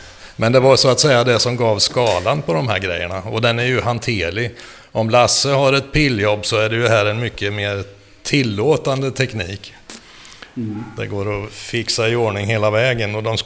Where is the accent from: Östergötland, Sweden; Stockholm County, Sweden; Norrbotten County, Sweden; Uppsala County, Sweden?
Östergötland, Sweden; Linköping; Det där är hemma i Linköping på Banergatan där jag bodde som liten.